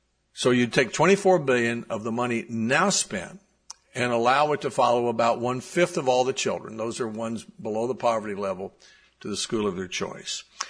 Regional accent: Tennessee, United States; Provide grants to charter management organizations like KIPP or Rocket Ship in my home state of Tennessee

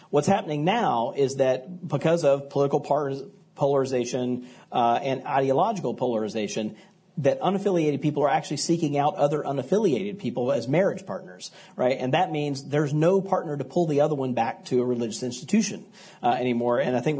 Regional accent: Mississippi, United States; take my home state, like white evangelicals in Mississippi 4 decades ago

